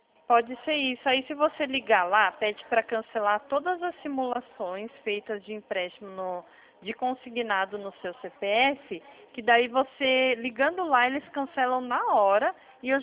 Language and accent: Portuguese; São Paulo, Brazil; Como eu sou de São Paulo